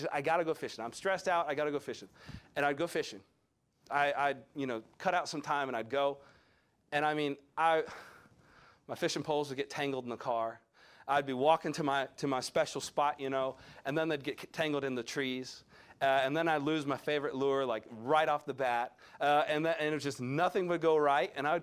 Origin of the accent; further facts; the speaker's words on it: South Carolina, United States; Now, I know I'm from South Carolina, and I know that, you know, those are just like redneck people